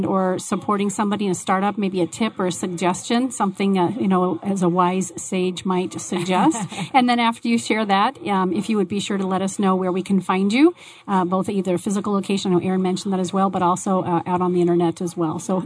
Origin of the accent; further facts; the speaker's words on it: Arizona, United States; No, I'm clearly from the East Valley.